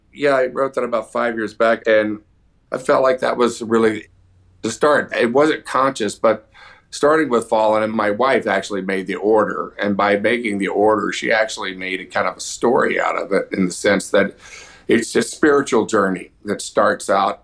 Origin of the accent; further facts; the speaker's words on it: Houston, Texas, United States; now in Nashville, United States; You know, I grew up in Houston, and I still have a house there